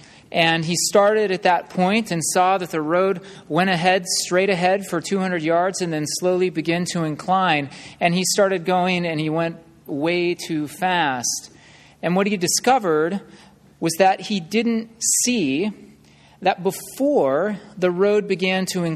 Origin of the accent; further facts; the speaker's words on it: Pinetop-Lakeside, Arizona, United States; Well, many of you know that I grew up in Pine Top Lakeside, which is a really pretty little town in eastern Arizona.